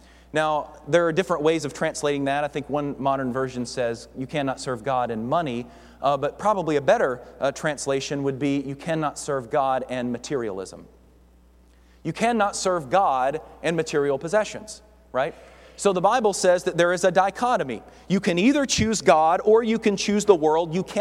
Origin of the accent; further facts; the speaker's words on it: Kentucky, United States; I grew up in Western Kentucky where I was introduced to all this folksy wisdom.